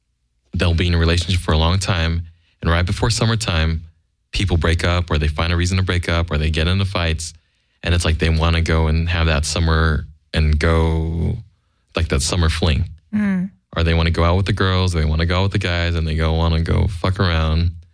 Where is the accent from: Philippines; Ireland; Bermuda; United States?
Philippines; Like if you think about like in like Latino culture or like I'm Filipino, like in that culture or like Asian culture